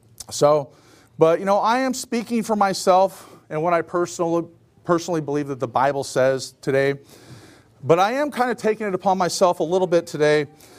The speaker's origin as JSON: {"language": "English", "town": "Portland", "region": "Oregon", "country": "United States", "tie": "born or raised there", "said": "my hometown, they, you know, had the night of rage, of course, because that's just what Portland is, right?"}